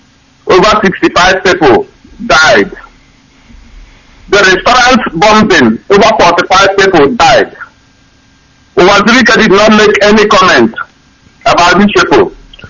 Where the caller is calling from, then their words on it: Germany; I'm calling from Germany.